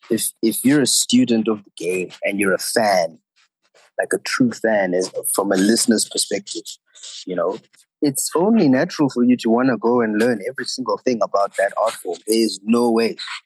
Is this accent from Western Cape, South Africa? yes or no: no; Johannesburg, Gauteng, South Africa; And I grew up in Johannesburg.